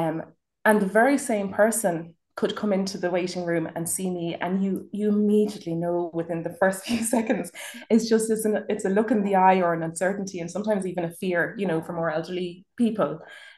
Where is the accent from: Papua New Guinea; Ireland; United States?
Ireland; accent: Irish; also born or lived in Sierra Leone; And I feel, because my accent is Irish, that you nearly have the sense that the Africans amongst us would think, oh, she's not African at all